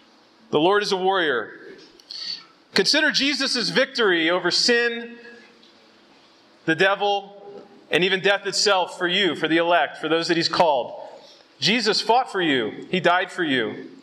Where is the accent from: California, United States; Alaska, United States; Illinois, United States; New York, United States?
California, United States; Los Angeles; I'm from Los Angeles.